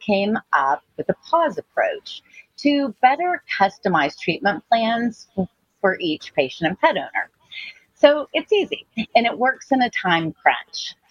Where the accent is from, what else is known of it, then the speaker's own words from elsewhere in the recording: Rosenberg, Texas, United States; also born or lived in Dallas-Fort Worth; I practiced as an ER vet for 15 years in the Dallas-Fort Worth area and then returned to my hometown of Rosenberg, Texas